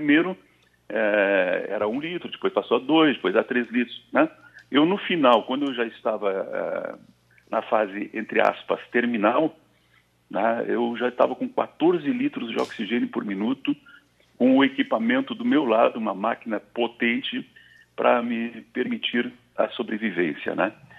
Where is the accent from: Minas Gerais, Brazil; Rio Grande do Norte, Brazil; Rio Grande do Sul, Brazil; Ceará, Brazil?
Rio Grande do Sul, Brazil; São Lourenço do Sul; São Lourenço, que é a minha cidade de origem, né? Eu sou natural de São Lourenço.